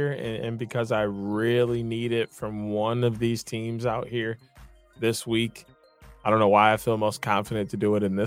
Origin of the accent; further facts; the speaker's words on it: Midwest, United States; I mean, growing up in the Midwest, Notre Dame is one of the few teams that like everybody pays attention to.